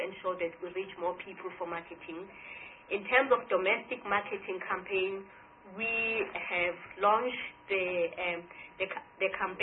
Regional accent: South Africa; the majority or all South Africans know how to learn the national anthem so that we can be proud of being South African.

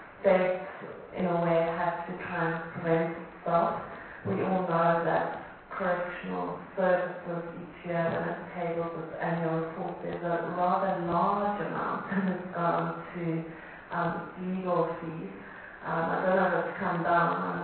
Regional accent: South Africa; We want you to take the lead to show us what it is that can be done in terms of torture.

